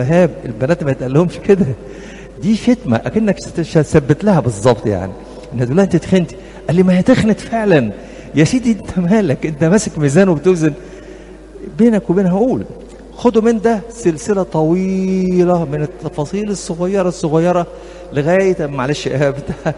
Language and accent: Arabic; Upper Egypt, Egypt; اصل انا صعيدي وفاهمك،